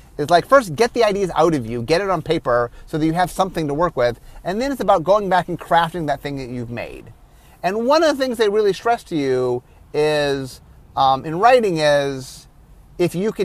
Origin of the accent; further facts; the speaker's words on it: Cleveland, Ohio, United States; I grew up in Cleveland, and Cleveland has a playhouse called the Cleveland Playhouse